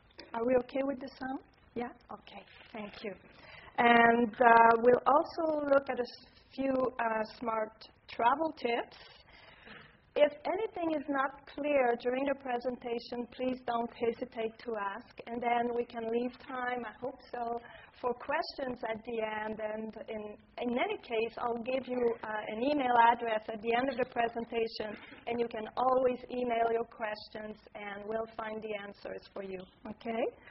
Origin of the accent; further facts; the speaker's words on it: Montreal, Quebec, Canada; It's a pleasure to be here in Montreal, in my hometown, with you and here at McGill.